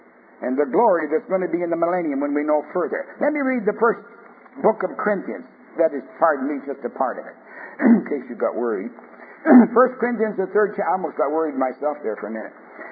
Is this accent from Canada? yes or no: yes; Canada; born there; I'm a Canadian by birth.